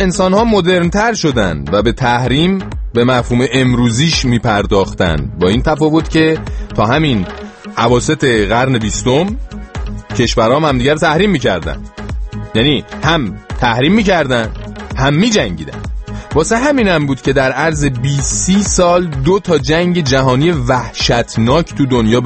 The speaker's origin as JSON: {"language": "Persian", "country": "Iran", "said": "از جمله بنده که اینجا نشستم ایرانی هستم و همیشه وطنم رو دوست دارم، ایران رو دوست دارم"}